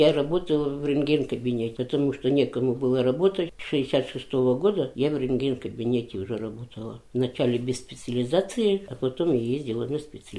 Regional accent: Chernousovka, Omsk Oblast, Russia; Родилась в Саратовской области. В 41-м году выселили нас оттуда, немцев, как говорится, в Омскую область, в Русско-Полянский район, в село Черноусовка попала. 2 года было, враг народа.

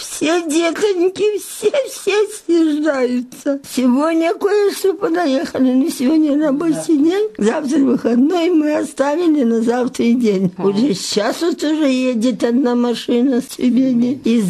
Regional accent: Mikhailovka, Russia

